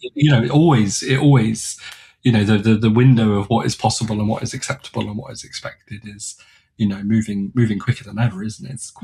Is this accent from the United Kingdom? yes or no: yes; United Kingdom; You know, I'm a British male in my late 30s, you know, that has a busy toddler to run around and everything else.